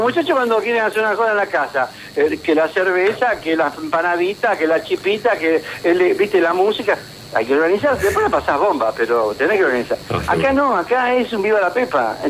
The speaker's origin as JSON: {"language": "Spanish", "country": "Argentina", "said": "Así como los argentinos siempre elegimos a los que no, después nos pisan la cabeza"}